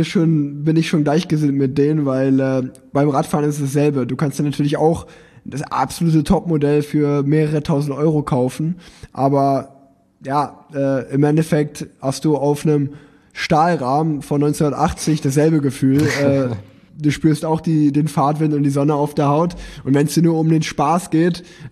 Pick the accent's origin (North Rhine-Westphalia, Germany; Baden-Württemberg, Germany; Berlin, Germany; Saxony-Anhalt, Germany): North Rhine-Westphalia, Germany; Unna; born there; Ich komme ja gebürtig aus Unna, das grenzt so an. Das Ruhrgebiet, Sauerland.